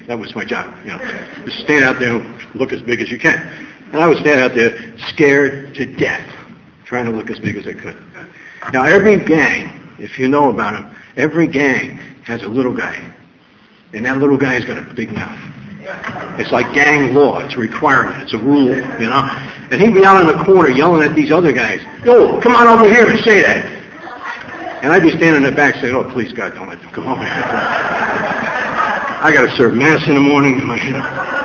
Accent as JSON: {"language": "English", "town": "Paterson", "region": "New Jersey", "country": "United States", "tie": "born or raised there", "said": "Well, I grew up in Paterson, New Jersey. I'll tell you where that is. Anybody here from Paterson? Paterson, New Jersey is about 20 miles west of New York City."}